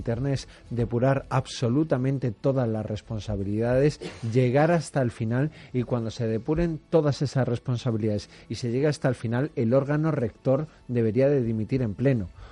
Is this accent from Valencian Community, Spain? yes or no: no; Málaga, Andalusia, Spain; Yo vengo de Málaga